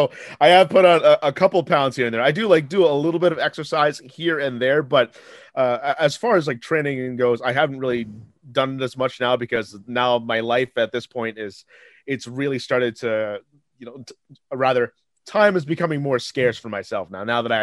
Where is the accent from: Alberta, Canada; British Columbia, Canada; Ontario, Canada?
Ontario, Canada; Peterborough; PTBO stands for Peterborough, which is my hometown